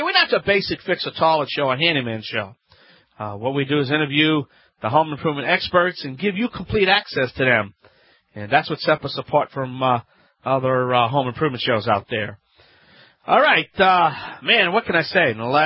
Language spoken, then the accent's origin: English; Louisiana, United States